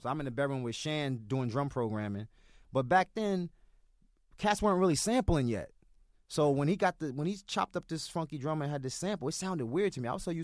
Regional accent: Brooklyn, New York, United States; I don't mess with other people's projects because I'm from Brooklyn.

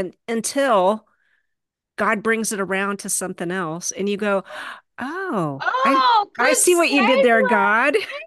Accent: Kentucky, United States; you can't really tell that I am from Southeastern Kentucky unless I let my voice kind of relax a little bit.

